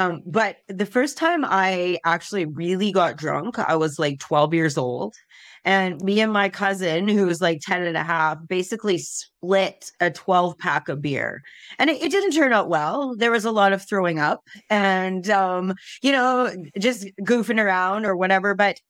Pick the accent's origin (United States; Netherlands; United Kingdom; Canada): Canada; Saskatchewan; Okay. So I'm also from Saskatchewan. I grew up in a small community, about 500 people, seventh generation in Canada. My family is a ranching family, lots of cowboys.